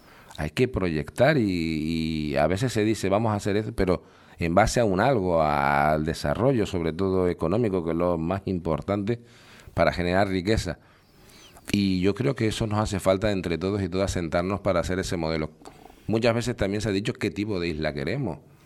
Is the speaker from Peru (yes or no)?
no; San Juan de la Rambla, Canary Islands, Spain; Ahora hablo en particular de lo local, de mi pueblo. Fíjate, hemos hablado al final de San Juan de la Rambla